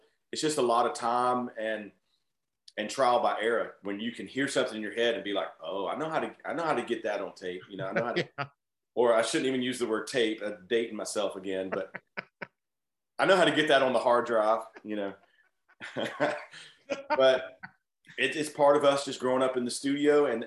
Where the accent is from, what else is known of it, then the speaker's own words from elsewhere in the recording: Atlanta, Georgia, United States; I totally know that name. We're from Atlanta.